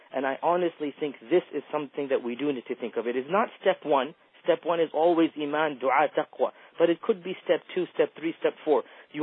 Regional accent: United States; I speak from America as an American

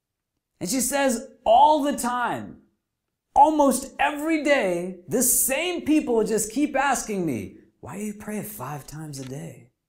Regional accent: New Jersey, United States; I said, we're from Jersey and we say excuse me.

